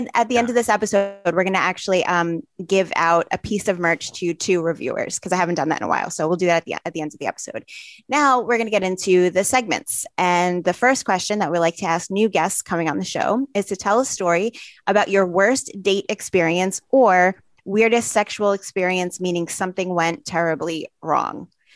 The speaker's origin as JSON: {"language": "English", "town": "Brooklyn", "region": "New York", "country": "United States", "tie": "born or raised there", "accent": "New York", "said": "growing up in Brooklyn, when I hear, even though I don't think to other people it's sexy, but to me, it's comforting to hear a fellow like New Yorker accent."}